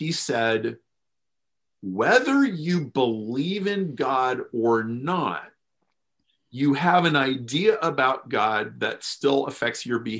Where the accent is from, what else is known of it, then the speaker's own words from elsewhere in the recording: Lincoln, Nebraska, United States; I grew up in Lincoln, Nebraska. Lincoln is a Nebraska. It's a very like egalitarian place. It's a more religious place than average. It's very conservative.